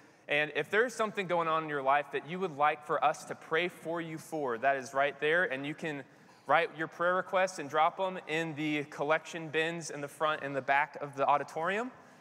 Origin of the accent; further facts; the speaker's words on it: Kansas City, United States; also born or lived in Arkansas; now in Nashville, United States; And I'm from Kansas City originally, and I lived in Arkansas for 8 years. I went to Harding undergrad and grad school and was there in Searcy. And then we moved to Nashville.